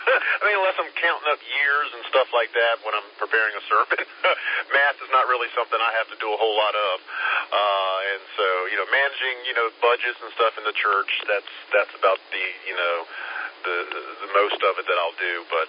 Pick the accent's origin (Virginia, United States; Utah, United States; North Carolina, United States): North Carolina, United States; Holly Springs; also born or lived in Wake Forest; now in Pickens, United States; my family and I came from the Raleigh, North Carolina area. Actually, we came from Holly Springs, if you're familiar with Holly Springs and Wake Forest. We lived in both of those towns.